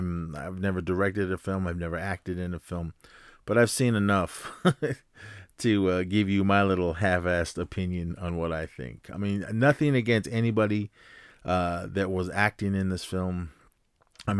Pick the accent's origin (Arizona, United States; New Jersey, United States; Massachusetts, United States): Arizona, United States; I am Native American. I am from the Navajo Nation from Arizona. Full blood.